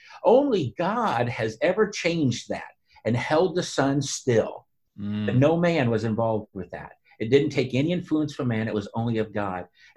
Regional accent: Des Moines, Iowa, United States; now in Independence, United States; We came from Des Moines, Iowa, which is my home, and now we're here in Kentucky, Independence, Kentucky

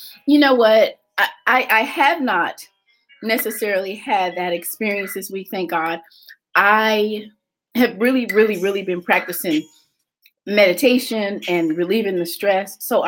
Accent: California, United States; I grew up in California. From California. Great place to grow up. Yeah, lots of melting, lots of different cultures.

